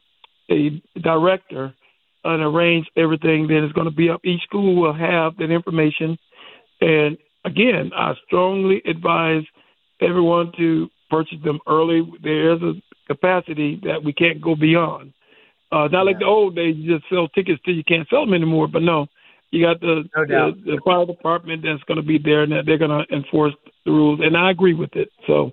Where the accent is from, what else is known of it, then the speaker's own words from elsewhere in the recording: Florida, United States; I'm from North Florida, but you and I both know.